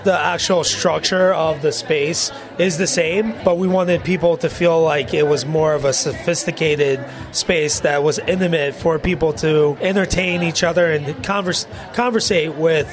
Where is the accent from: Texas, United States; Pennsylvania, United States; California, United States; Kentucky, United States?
Pennsylvania, United States; Philadelphia; I am a Philly guy.